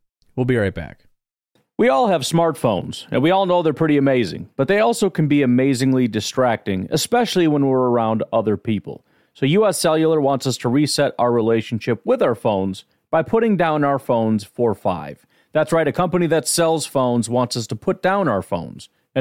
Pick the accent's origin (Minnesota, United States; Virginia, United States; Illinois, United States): Illinois, United States; Chicago; I grew up in the Chicago area, and what I know to be barbecue is, it's very similar to, you know, Memphis, St. Louis style